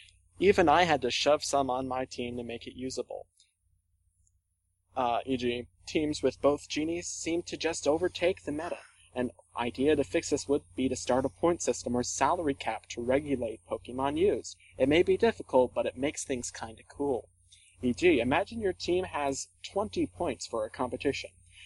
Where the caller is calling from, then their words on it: Australia; This is my first time emailing to the mailbag. I'm 23 and from Australia.